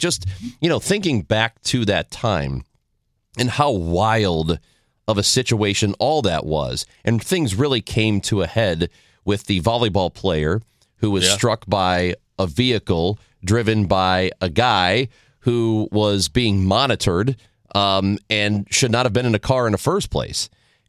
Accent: Granite City, Illinois, United States; Well, last week in Granite City, my hometown, it was an eventful week.

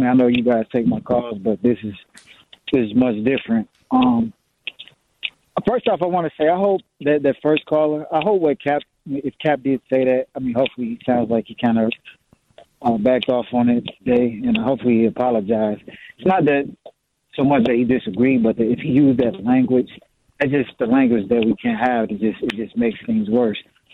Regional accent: Chicago, Illinois, United States; You know, I'm from Chicago originally.

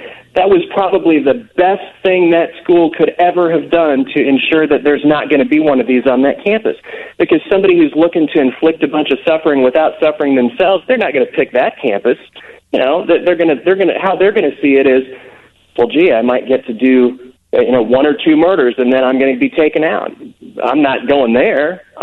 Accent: Kansas, United States; I'm from Kansas.

